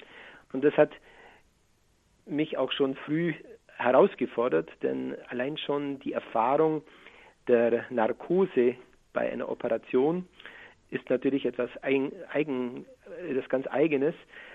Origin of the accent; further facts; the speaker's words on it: Gundelfingen an der Donau, Bavaria, Germany; Und so bin ich auch in die Pfarrgemeinde hineingewachsen, in Gundelfingen an der Donau, wo ich aufgewachsen bin, war viele Jahre Ministrant